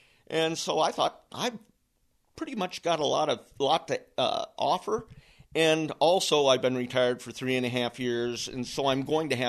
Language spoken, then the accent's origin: English; Fort Madison, Iowa, United States; I was born in Fort Madison. I've lived here most of my life.